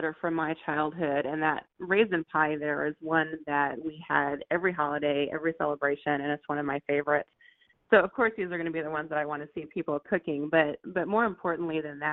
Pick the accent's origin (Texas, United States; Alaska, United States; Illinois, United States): Illinois, United States; absolutely grew up cooking with every female in my family.